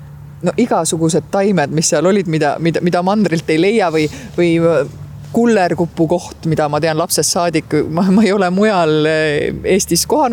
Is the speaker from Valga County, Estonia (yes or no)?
no; Saare County, Estonia; Ma ei tea, ma olen ju kihelkonnalt pärit. Vilsandi rahvuspark seal ümber.